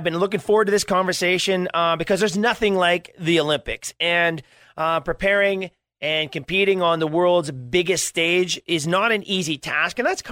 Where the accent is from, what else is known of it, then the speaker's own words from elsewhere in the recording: Canada; And of course, me being Canadian